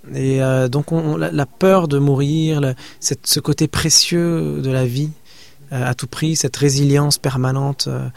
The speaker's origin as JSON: {"language": "French", "country": "France", "said": "je suis un Français qui représente un peu cette multiculturalité qui est inhérente à l'identité française"}